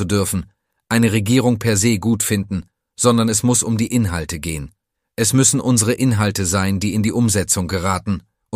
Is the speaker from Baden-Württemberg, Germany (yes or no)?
yes; Waiblingen, Baden-Württemberg, Germany; dass ich jetzt in meiner Heimatstadt Waiblingen ein ganz konkretes Beispiel hatte